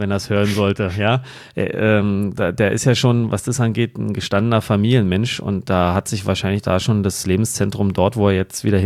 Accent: Berlin, Germany; als Berliner

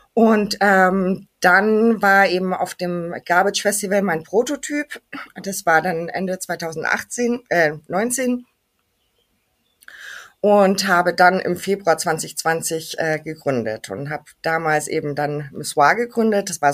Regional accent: Canary Islands, Spain; moved away as an adult; also born or lived in Germany; Ja, geboren bin ich in Deutschland, aufgewachsen bin ich auf den Kanarischen Inseln, auf der schönen Insel La Palma. Dort habe ich eigentlich ja mein komplettes Leben verbracht, bis ich Anfang 20 war.

